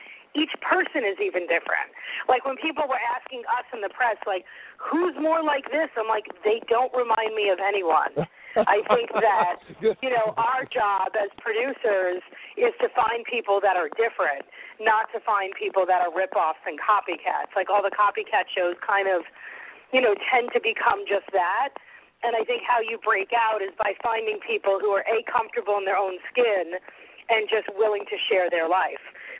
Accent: East Coast, United States; like growing up on the East Coast, you know, I grew up very similar to how the kids on the Jersey Shore grew up.

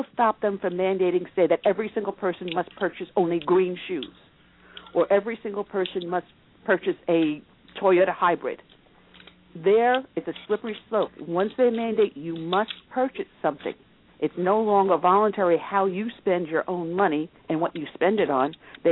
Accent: United States; I would say I'm an American first, I'm a conservative, and I'm a female.

